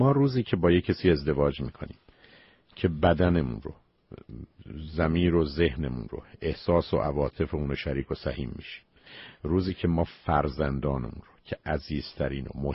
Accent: Iran; moved away; بسیاری از ما که از ایران آمدیم

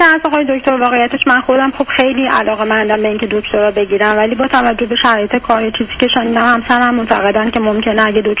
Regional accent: Iran; من از ایرانم

